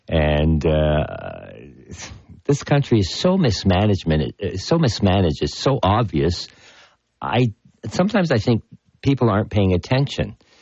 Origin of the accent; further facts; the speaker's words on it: Toronto, Ontario, Canada; born there; I was born in Toronto. I had a business there.